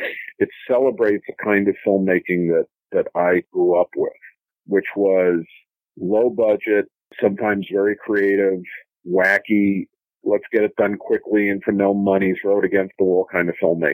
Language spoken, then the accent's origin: English; New York City, New York, United States; I mean, I grew up in New York City. I didn't have any access to drive-ins, but I had access to 42nd Street